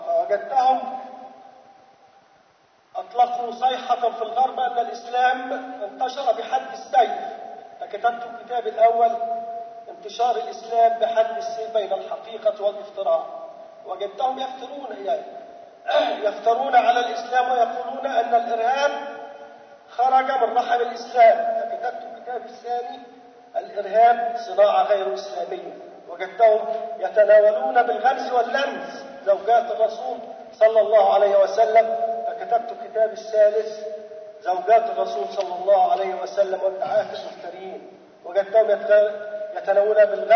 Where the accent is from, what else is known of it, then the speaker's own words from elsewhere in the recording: Egypt; فحضر مثلا بسيط في إجازة كاتب عندنا في مصر